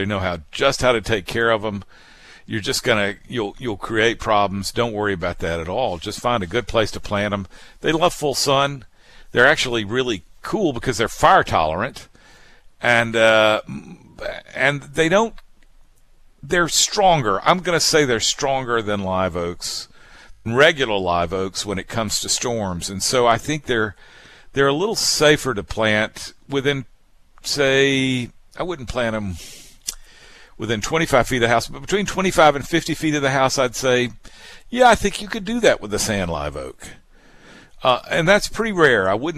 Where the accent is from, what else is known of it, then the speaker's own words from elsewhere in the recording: Alabama, United States; also born or lived in Mississippi; I was born in Mississippi. And I kind of grew up in Alabama.